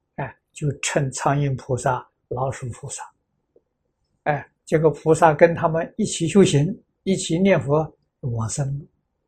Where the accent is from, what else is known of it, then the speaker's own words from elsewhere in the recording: Anhui, China; 最近这个安徽我老家那边有两个年轻人。